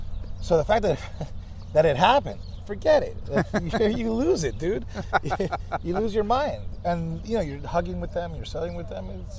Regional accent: Key Biscayne, Florida, United States; I was blessed, man. I grew up on Key Biscayne. I was the son of a horse owner and my mother.

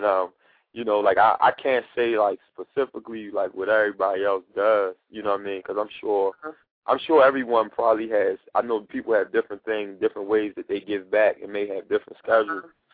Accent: Baltimore, Maryland, United States; I'm from the hood. I'm from West Baltimore, Bentlow and Riggs Avenue.

